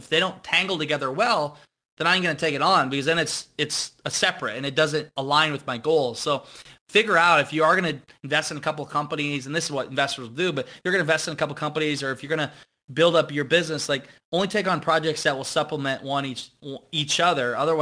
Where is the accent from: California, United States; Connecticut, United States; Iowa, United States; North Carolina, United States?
Iowa, United States; And I'm pretty content, especially like growing up in Iowa. I'm simple.